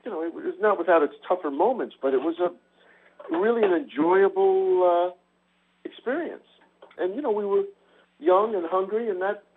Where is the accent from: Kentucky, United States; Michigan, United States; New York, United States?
New York, United States; Long Island; I grew up in Long Island, so I took a shot, and boom, there I was.